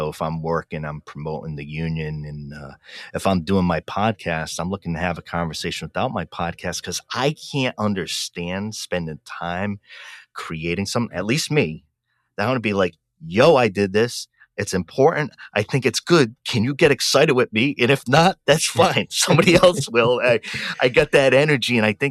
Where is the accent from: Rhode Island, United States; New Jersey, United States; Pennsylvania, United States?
Rhode Island, United States; I'm from the East Coast in Rhode Island. There's something about Astoria, me being from the Ocean State in Rhode Island, and some of the demographics and ethnic groups historically of fishermen and some Portuguese background from my way.